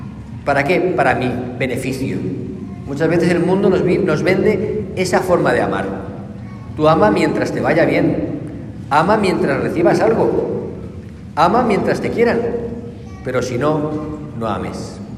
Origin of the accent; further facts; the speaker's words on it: Spain; el día de los difuntos, yo soy español, pues ver el día de muertos y el cementerio y el color y la vida.